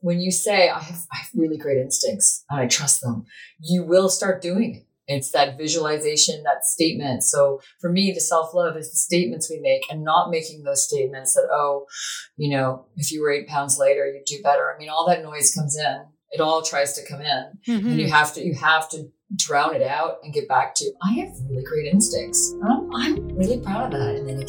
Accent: Nova Scotia, Canada; I'm from Nova Scotia.

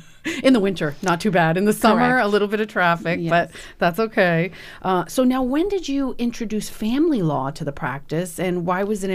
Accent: New Bedford, Massachusetts, United States; born there; I was born in New Bedford.

